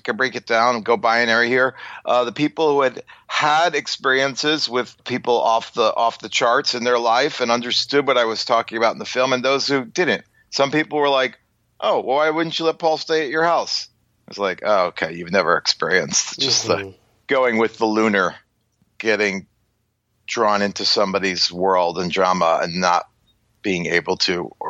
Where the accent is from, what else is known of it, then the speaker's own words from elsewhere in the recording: Long Island, New York, United States; Growing up in Long Island on the South Shore